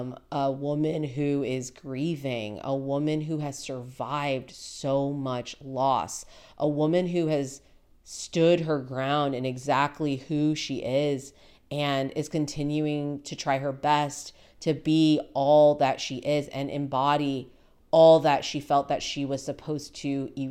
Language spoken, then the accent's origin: English; United States; It's my name. I'm American.